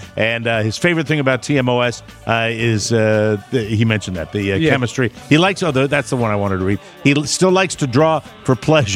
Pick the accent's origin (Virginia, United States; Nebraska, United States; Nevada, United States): Virginia, United States; Fairfax; As far as radio is concerned, I grew up in Fairfax. Lots of moments in Fairfax.